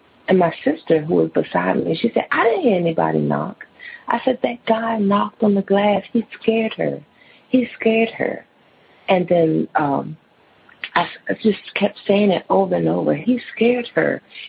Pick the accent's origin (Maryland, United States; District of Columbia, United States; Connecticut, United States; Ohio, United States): District of Columbia, United States; Washington; I'm from Washington, D.C.